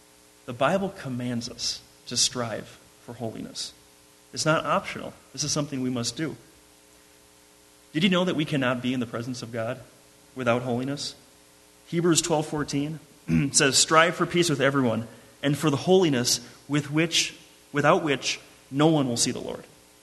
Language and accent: English; Minnesota, United States; Now, I came from Lake Minnetonka, which is quite possibly one of the most used lakes in all of America.